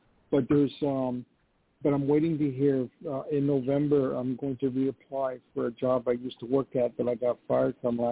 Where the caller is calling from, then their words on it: New York, United States; Hi, and I'm actually calling from New York.